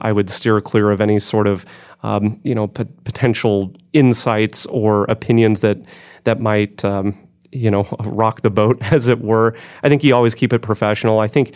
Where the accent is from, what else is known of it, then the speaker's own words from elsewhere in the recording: Salem, United States; One of my best friends is a dentist in my hometown of Salem.